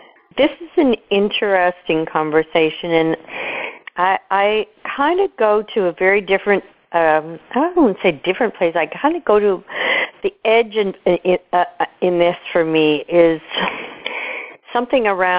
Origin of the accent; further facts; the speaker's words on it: Canada; having the conversation as a Canadian and how we have a very different perspective around guns than the Americans do.